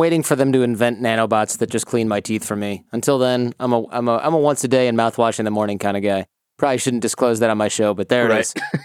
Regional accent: Michigan, United States; I'm just flashing back to all the things I've been drinking for 40 years growing up in Michigan, where like you didn't need water, you just had Pepsi.

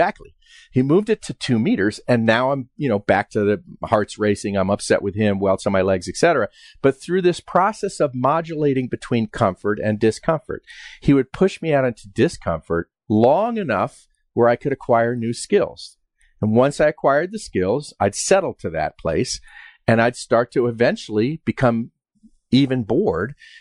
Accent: New York, United States; I grew up in Westchester, New York, and I won the Westchester County Diving Championships 3 times.

